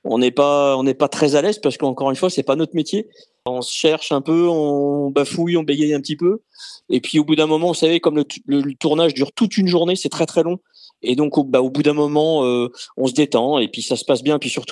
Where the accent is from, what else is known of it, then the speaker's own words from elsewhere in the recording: Roanne, Auvergne-Rhône-Alpes, France; moi je suis de la Loire, je suis de Roanne au départ, avec mon épouse.